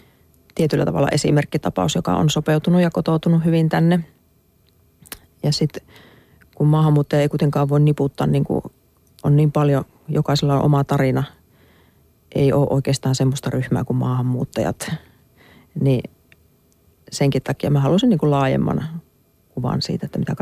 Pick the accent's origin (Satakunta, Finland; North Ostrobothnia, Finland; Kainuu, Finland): North Ostrobothnia, Finland; Oulu; Toki se on varmaan hyvin paljon semmoinen oulumainen, kun mä oon itse Oulusta kotosi.